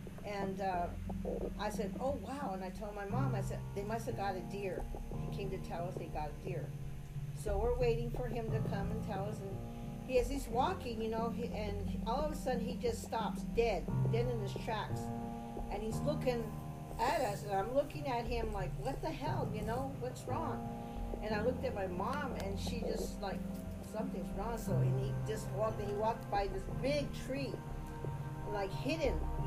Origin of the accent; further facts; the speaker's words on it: Acoma Pueblo, New Mexico, United States; I just introduced myself in my native language. … I'm from the Parrot Clan, and I come from Acoma Pueblo.